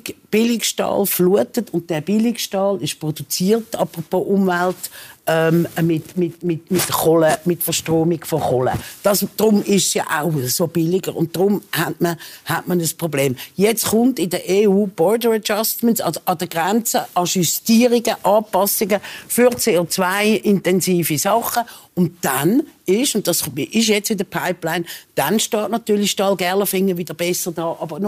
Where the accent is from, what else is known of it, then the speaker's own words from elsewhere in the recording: Switzerland; bei uns in der Schweiz